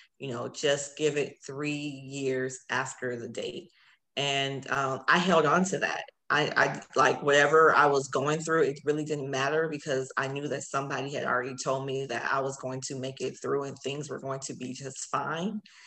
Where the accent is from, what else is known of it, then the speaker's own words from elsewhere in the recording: Los Angeles, California, United States; I was born in Cincinnati Hospital. I'm from LA.